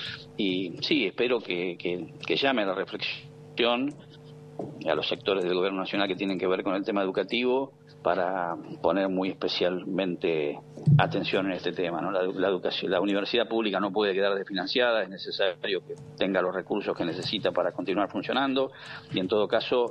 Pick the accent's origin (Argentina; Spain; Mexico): Argentina; Parada Robles, Buenos Aires; yo soy de un pequeño pueblo del municipio de Exaltación de la Cruz, uh-huh, que se llama Parada Robles, que cuando yo era niño era apenas un paraje, y me hice la escuela primaria en una escuelita rural